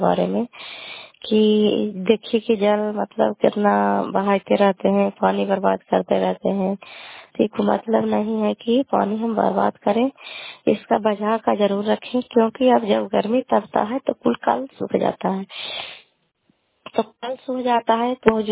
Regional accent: Kaliyapur, Bihar, India; घर कलियापुर वाली, बेलसी पंचायत, प्रखंड चंदी, जिला ललंदा का निवासी हूँ।

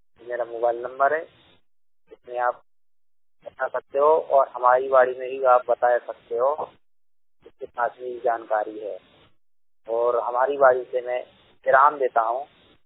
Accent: Madhya Pradesh, India; मैं भोपाल जिले का निवासी हूँ। मेरी पढ़ाई 12वीं तक है।

